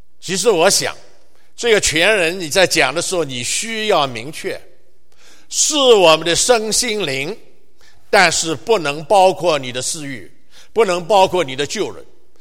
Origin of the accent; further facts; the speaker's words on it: China; 我们中国人都知道有一句话，忠言逆耳。